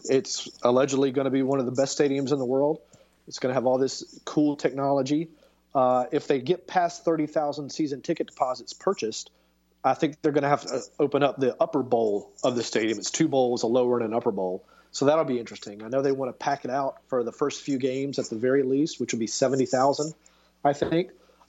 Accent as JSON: {"language": "English", "town": "Mableton", "region": "Georgia", "country": "United States", "tie": "born or raised there", "also_born_or_lived": "Atlanta", "said": "I grew up in Atlanta. I grew up in Mableton near Six Flags. I grew up with the Atlanta Chiefs, the first professional soccer team in the city"}